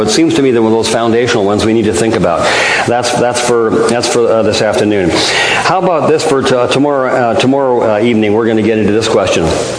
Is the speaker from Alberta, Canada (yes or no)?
yes; Alberta, Canada; I was raised in Alberta. They call it sunny Alberta, which I didn't know why they call it there until I moved to Abbotsford, B.C.